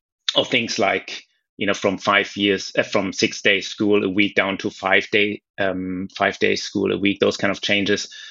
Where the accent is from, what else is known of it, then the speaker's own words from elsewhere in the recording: Berlin, Germany; And I grew up in Berlin as well, you have to say. So that's a city that's quite vibrant, constantly changing anyway.